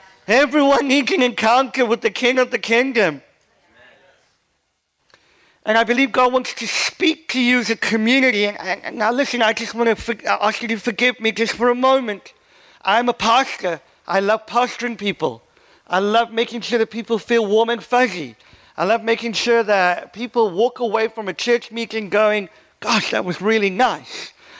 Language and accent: English; South Africa; I have grown up in church. I grew up in South Africa and grew up under, first half of my life under apartheid South Africa